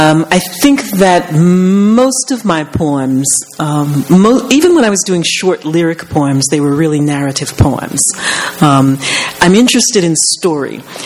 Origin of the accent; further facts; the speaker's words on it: New Orleans, Louisiana, United States; I grew up in New Orleans, which is a city that is infested with history.